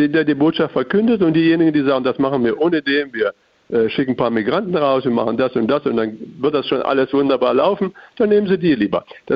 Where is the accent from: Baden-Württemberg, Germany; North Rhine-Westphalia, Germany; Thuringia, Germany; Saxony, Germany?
Thuringia, Germany; Als Thüringer muss man ihn ja verfolgen